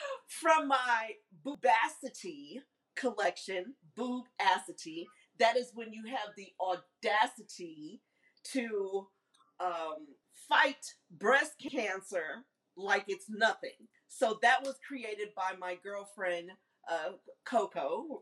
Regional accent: Jamaica; as a Jamaican, West Indian, Caribbean, Caribbean woman

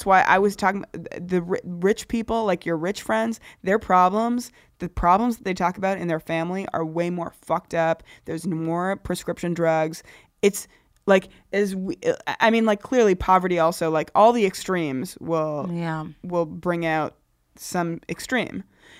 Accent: Canada; now in United States; Look, as a Canadian moving to this country.

